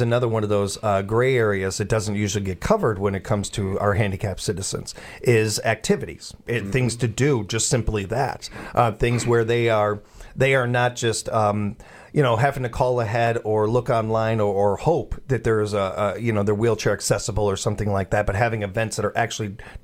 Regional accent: Chicago, Illinois, United States; Where I grew up in Chicago was a melting pot. I grew up around every race under the sun and all this.

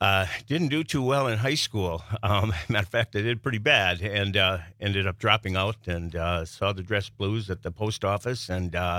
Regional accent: Milwaukee, Wisconsin, United States; I'm originally from Milwaukee and went in the Marine Corps when I was 17

